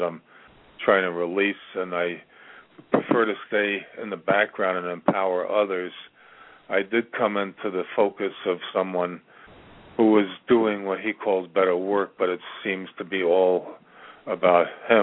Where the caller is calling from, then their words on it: Virginia, United States; I'm calling from Virginia.